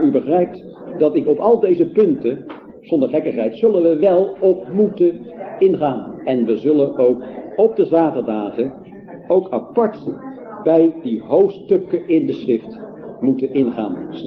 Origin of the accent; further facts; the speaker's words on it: Netherlands; wij zijn Nederlanders, hè